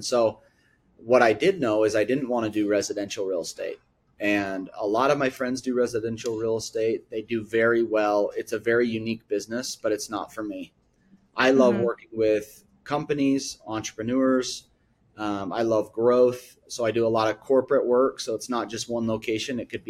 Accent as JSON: {"language": "English", "town": "Salt Lake City", "region": "Utah", "country": "United States", "tie": "born or raised there", "said": "So I'm from Salt Lake City, Utah. I live about 20 miles north of Salt Lake in a place called Kaysville. So Davis County. I was born and raised here."}